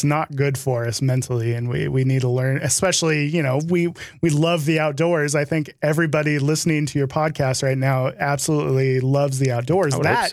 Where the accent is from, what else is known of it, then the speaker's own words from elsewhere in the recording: United States; because here I am as an American watching it.